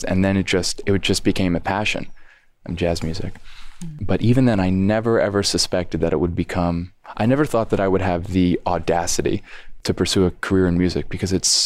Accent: Cold Spring Harbor, New York, United States; Cold Spring Harbor, New York.

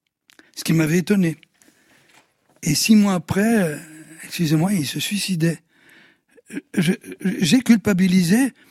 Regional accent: Sicily, Italy; Mais ça vient de la Sicile, dont je suis originaire, et de la Belgique.

